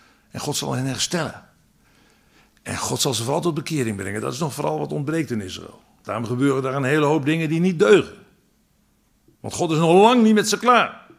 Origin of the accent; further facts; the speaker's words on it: Holland, Netherlands; accent: Hollands; Ik met mijn Hollands accent zeg tegen jullie